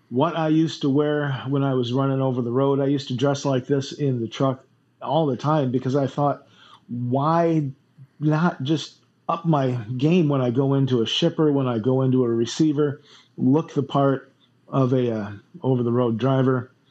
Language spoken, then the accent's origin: English; Flint, Michigan, United States; I grew up in Flint, Michigan.